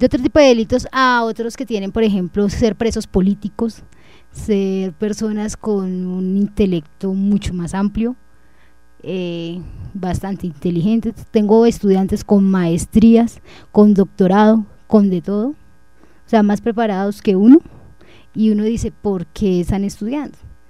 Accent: Colombia; Como colombianos, pienso que eso es lo que debemos hacer

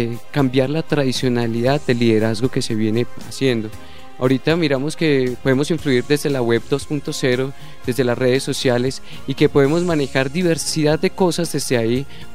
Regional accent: Sogamoso, Boyacá, Colombia; En Sogamoso, de donde yo soy natal, ya existe una política pública de juventudes.

